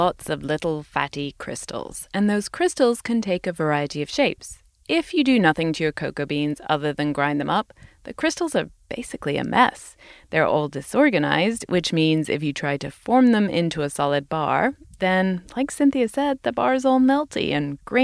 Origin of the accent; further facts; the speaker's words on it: United Kingdom; As a Brit, I think Hershey's tastes like puke.